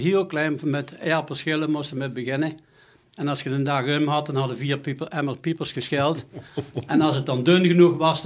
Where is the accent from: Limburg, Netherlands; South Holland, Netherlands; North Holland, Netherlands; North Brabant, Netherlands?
Limburg, Netherlands; Gennep; also born or lived in Venlo; Ja, ik ben opgegroeid in Gennep tot mijn 12, 13 jaar. En daarna is mijn vader naar Venlo verhuisd en hebben we dus jarenlang in Venlo gewoond.